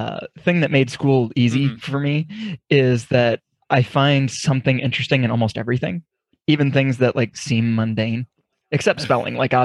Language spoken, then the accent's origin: English; St. Louis, Missouri, United States; Oh, no. I'm from St. Louis. So, like, it's not hockey town by any means.